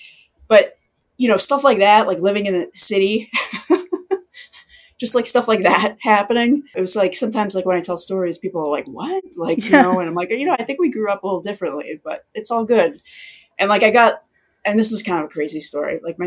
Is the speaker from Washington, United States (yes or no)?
no; Dorchester, Massachusetts, United States; accent: Dorchester; I grew up in Dorchester and like I definitely talk like my mother and my brother. My dad also has a Dorchester accent, but it's like almost like more old school.